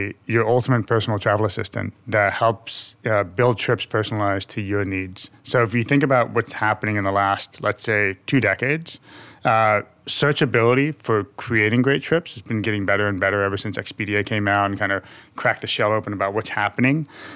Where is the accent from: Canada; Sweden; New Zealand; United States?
United States; my wife's Dutch and I'm American.